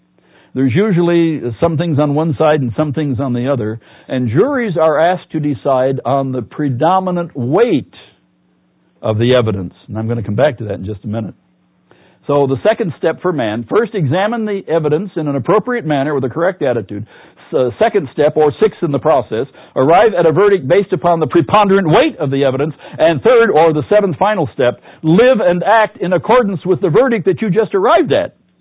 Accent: Pittsburgh, Pennsylvania, United States; My earliest memories are of Pennsylvania. I was born in Pittsburgh in 1927, and my father was the pastor of what was then called the Carr Street Church, and that church still stands.

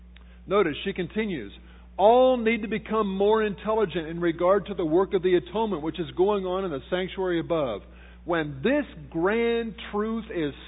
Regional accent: Washington, District of Columbia, United States; I grew up in Washington, D.C., I took my little Volkswagen Bug to the gas station, gave it 10 gallons of gas for $2.70.

